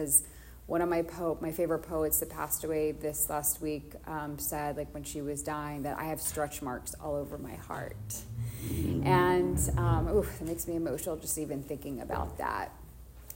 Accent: Washington, District of Columbia, United States; now in Los Angeles, United States; I find that living in Los Angeles, and I've been here for 2 years, I come from Washington, D.C., which they call the Hollywood for ugly people.

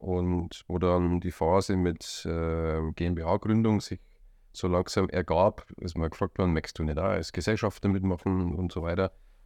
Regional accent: Munich, Bavaria, Germany; Kann man ja sagen als Münchner, dass ich halt kein Blauer, sondern bin ein Roter.

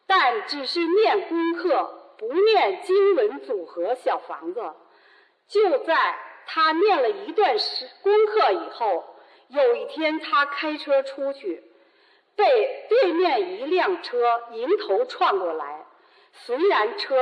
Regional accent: Beijing, China; 我是来自北京的

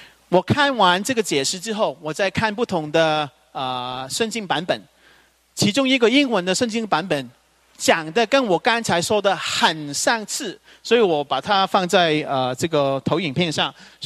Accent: Guangdong, China; 我们广东人说贫穷，但是贫穷的底下还是有很多东西的

